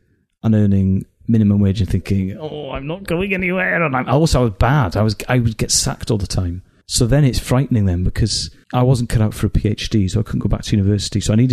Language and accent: English; Wales, United Kingdom; when I was growing up in Wales, it was very important not to be seen to be a show-off